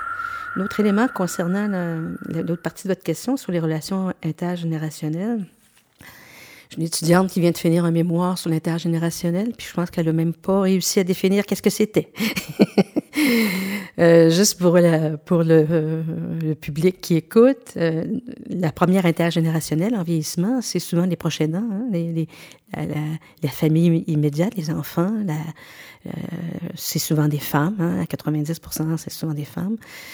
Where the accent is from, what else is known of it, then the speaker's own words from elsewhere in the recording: Quebec, Canada; also born or lived in Germany; je suis venue ici, je viens des Laurentides, mais je suis venue ici après des études doctorales à l'étranger, en Allemagne.